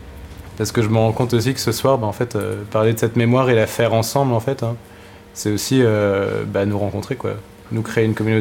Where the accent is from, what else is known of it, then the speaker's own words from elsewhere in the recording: Strasbourg, Grand Est, France; also born or lived in Lyon; now in Paris, France; je viens de Strasbourg, j'ai fait mes études à Lyon, donc je suis ce qu'ils appellent là-bas un provincial, hein. et du coup cette année je suis à Paris pour mes études